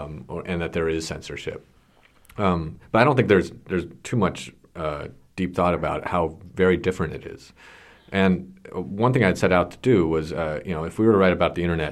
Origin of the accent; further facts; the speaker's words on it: Palo Alto, California, United States; because I'm from Silicon Valley, raised in Palo Alto, not born there.